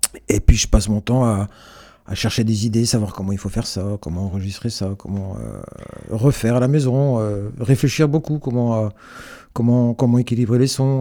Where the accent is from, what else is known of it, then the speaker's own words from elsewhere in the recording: Brittany, France; accent: Breton; on sent bien que mon accent breton, il est là